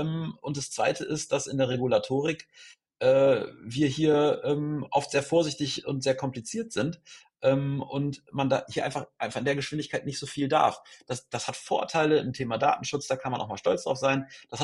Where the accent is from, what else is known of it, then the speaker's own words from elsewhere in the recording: Hanover, Lower Saxony, Germany; ich komme aus Hannover